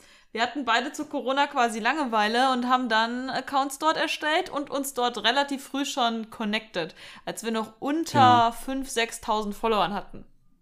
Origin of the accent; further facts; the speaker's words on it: Berlin, Germany; Und ich komme aus Berlin und arbeite dort aktiv als Polizistin. Ich bin 23 Jahre alt